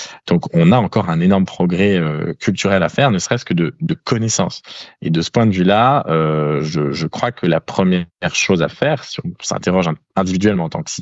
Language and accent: French; Paris, Île-de-France, France; quand vous prenez le métro à Paris, moi je suis parisien